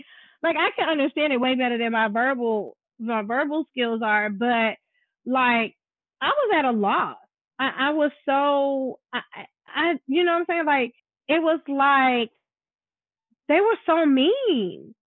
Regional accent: New York City, New York, United States; I was raised around Black people, so even though I knew that, you know, Mom was Puerto Rican, and, you know, and that I was mixed, I never really identified, even being in Spanish Harlem

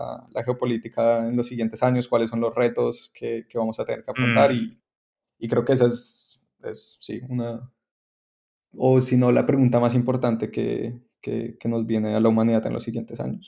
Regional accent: Colombia; also born or lived in Quito; Yo nací en Quito, en Ecuador, pero me crié en Colombia y mi familia es colombiana.

